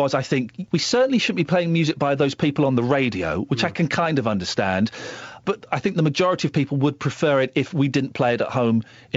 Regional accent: Slough, South East England, United Kingdom; I grew up in Slough in the 70s on a dodgy council estate.

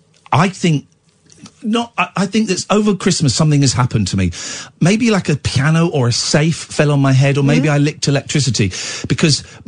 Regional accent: South West England, United Kingdom; But what's a Devon? I'm from Devonshire.

